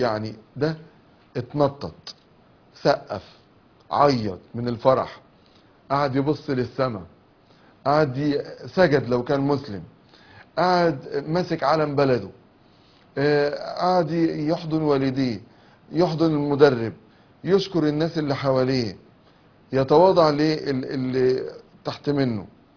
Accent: Egypt; احنا عندنا في مصر

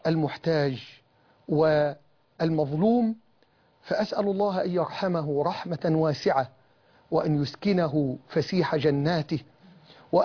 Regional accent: Sitamoni, Dakahlia, Egypt; ففقدت بلدتي الستاموني محافظة الدقهلية هذا الرجل

